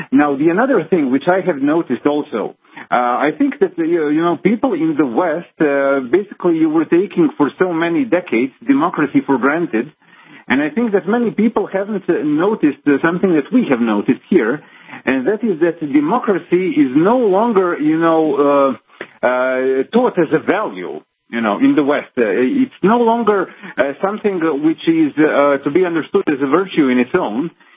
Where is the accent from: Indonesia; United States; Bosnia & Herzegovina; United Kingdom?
Bosnia & Herzegovina; English is a second language; here I'm a Serb from Bosnia